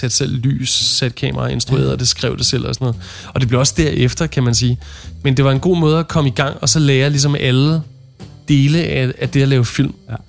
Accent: Frederiksberg, Capital Region of Denmark, Denmark; also born or lived in Copenhagen; Jeg er født i København og vokset op på Frederiksberg.

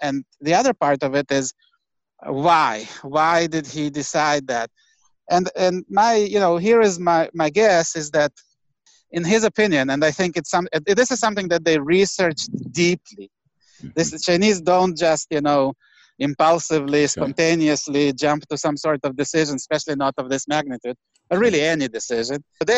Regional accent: Israel; also born or lived in Soviet Union; I come from the old world. I was born in the Soviet Union and lived most of my life in Israel

